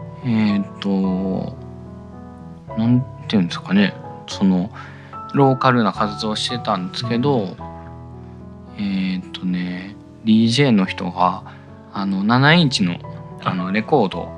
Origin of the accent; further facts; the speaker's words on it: Osaka, Japan; moved away as an adult; now in Tokyo, Japan; 大阪生まれですね。35歳ぐらいまで大阪に住んでましたね、ずっと。